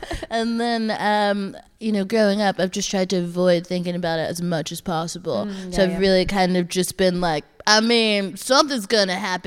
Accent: Texas, United States; now in London, United Kingdom; Because I'm from Texas. I'm currently not in Texas.

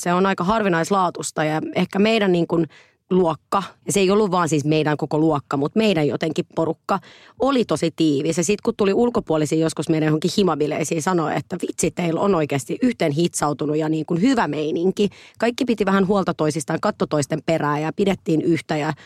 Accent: Helsinki, Uusimaa, Finland; Niin, mutta mä oon Helsingistä

